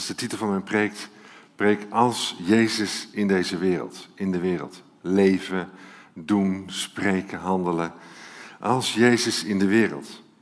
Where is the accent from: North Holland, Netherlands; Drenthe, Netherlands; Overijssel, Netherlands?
Overijssel, Netherlands; Deventer; born there; ik ben geboren in Deventer.